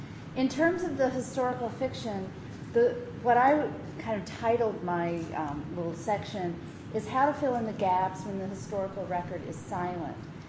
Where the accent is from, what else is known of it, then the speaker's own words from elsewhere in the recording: St. Louis, Missouri, United States; and I'm from St. Louis, and I have a small press